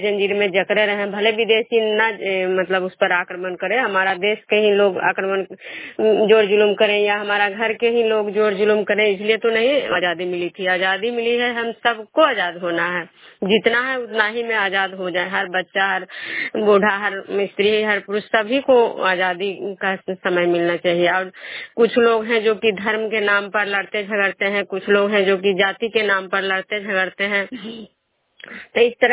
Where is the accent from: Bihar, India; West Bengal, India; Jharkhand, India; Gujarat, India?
Bihar, India